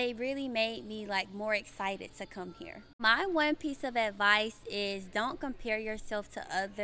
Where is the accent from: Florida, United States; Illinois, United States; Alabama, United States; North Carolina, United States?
Alabama, United States; Troy; I'm majoring in nursing, and I'm from Troy, Alabama.